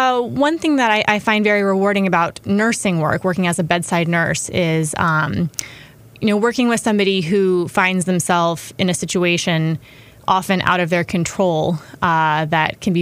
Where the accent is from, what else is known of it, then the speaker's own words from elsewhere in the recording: Chapel Hill, North Carolina, United States; Like you said, I grew up in Chapel Hill.